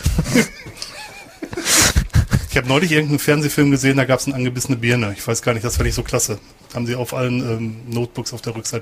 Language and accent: German; North Rhine-Westphalia, Germany; Ich komme ja eigentlich auch aus dem Ruhrgebiet. Bin ja Wirtschaftsflüchtling.